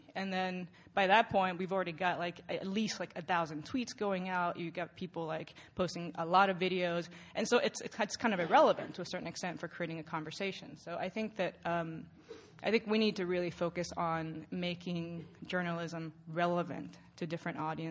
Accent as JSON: {"language": "English", "country": "Guatemala", "said": "I'm from Guatemala, and people still come down from the mountains, an hour and a half."}